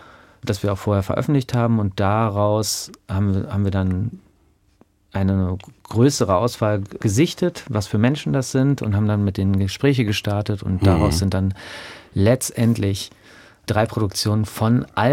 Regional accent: West Germany, Germany; Ja, so, aber ich komme aus Westdeutschland.

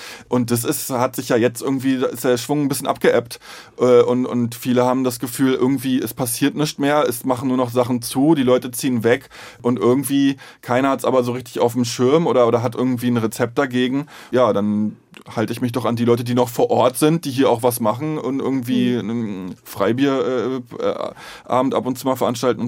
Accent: Stralsund, Mecklenburg-Vorpommern, Germany; also so ein Plattenbauviertel wie jetzt das, wo ich herkomme, Knieper West.

